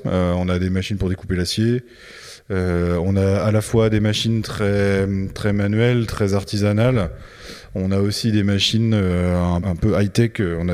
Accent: Château-Gontier, Pays de la Loire, France; born there; Je suis né à Château-Gontier. Donc c'est un territoire que je connais bien.

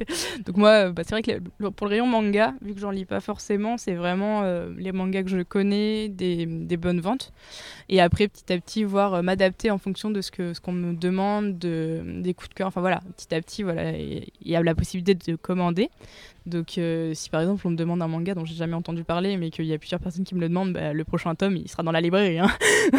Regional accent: Parné-sur-Roc, Pays de la Loire, France; Et le soir, je suis à Parnay-sur-Roc parce que du coup, c'est là d'où je viens.

